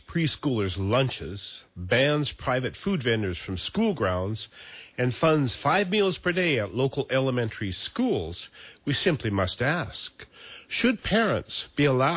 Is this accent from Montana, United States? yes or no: yes; Montana, United States; Folks, as a young hunter growing up in Montana, I was taught to recognize signs of prey, you know, deer, things like